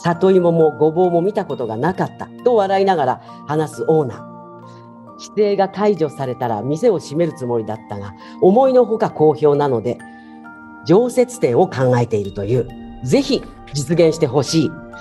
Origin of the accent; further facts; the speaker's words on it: Yamagata, Japan; 私も山形出身なんですけど、だから山形って河原でね芋煮会とかやるんだけど